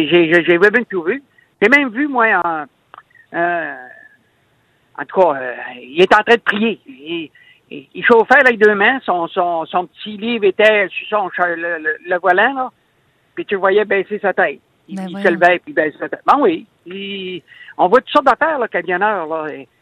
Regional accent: Quebec, Canada; comme moi, je viens du Saguenay. Je traverse le parc des Laurentides.

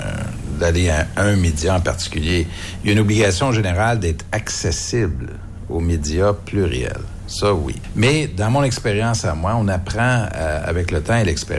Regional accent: Quebec, Canada; accent: Québécois; Alors, mon accent, je le sais par expérience, là, ils se regardent tous, puis bon, on a notre accent québécois. Alors, je leur ai dit, d'emblée, j'ai dit, d'abord, je veux vous dire une chose. Nous, les Québécois

